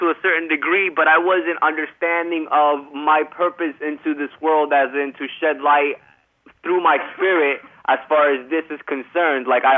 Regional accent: Miami, Florida, United States; It was 5 years in, you know, like I was in Miami. I'm from Miami, and I was at the beach

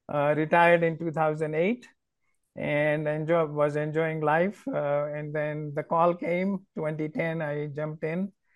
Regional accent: Ahmedabad, Gujarat, India; moved away; I am originally from India. I immigrated over 50 years ago.

